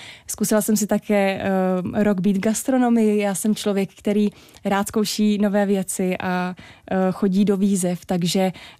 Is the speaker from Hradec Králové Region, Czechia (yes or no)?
yes; Trutnov, Hradec Králové Region, Czechia; Já jsem z Trutnova a Trutnov mám strašně moc ráda. Je to nádherné město pod Krkonošemi